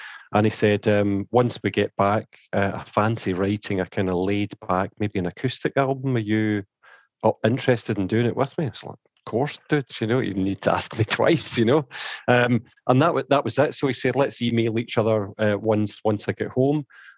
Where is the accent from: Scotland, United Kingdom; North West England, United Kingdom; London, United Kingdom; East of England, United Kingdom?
Scotland, United Kingdom; Glasgow; So when they played my hometown in Glasgow, I just didn't get the chance to meet him, of course.